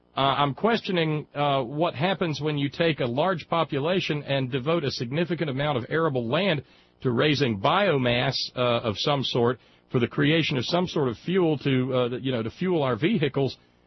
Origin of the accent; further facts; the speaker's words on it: Alabama, United States; accent: southern; where I grew up in Alabama, for instance, and that delightful southern accent with which I grew up